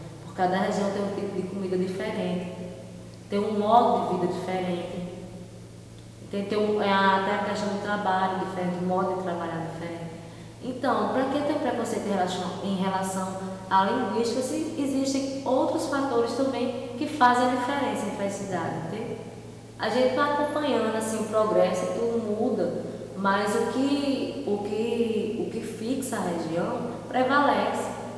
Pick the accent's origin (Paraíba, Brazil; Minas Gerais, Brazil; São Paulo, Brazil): Paraíba, Brazil; eu não sou cearense, eu sou paraibana, eu sou nordestino.